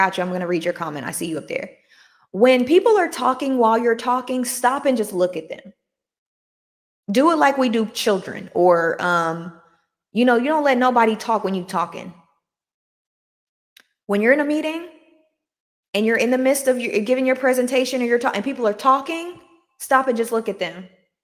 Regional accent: Chicago, Illinois, United States; We can't be like, I'm from Chicago.

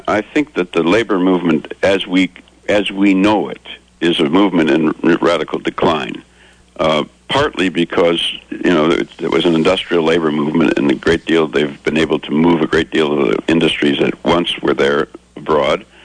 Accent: Wisconsin, United States; but Wisconsin, my home state, is a very, very difficult state, but it's not without hope.

